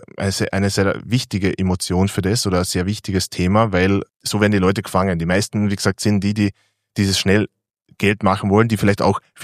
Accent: Carinthia, Austria; in Kärnten, wo ich herkomme, also im Süden von Österreich

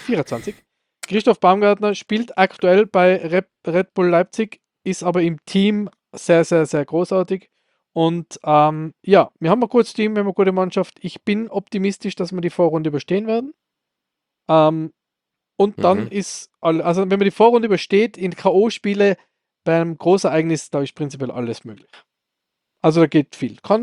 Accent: Austria; braucht man als Österreicher nicht mehr gescheit sein

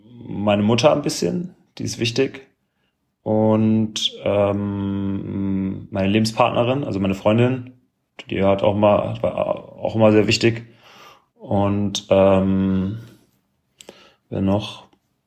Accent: Germany; Als Deutscher hat man natürlich Dirk Nowitzki immer verfolgt.

